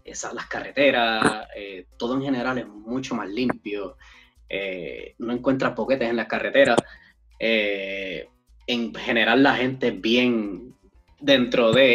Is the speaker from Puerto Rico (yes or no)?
yes; Puerto Rico; now in United States; Mira, yo recuerdo que cuando, antes de venir aquí a Estados Unidos, cada vez que yo iba guiando por Puerto Rico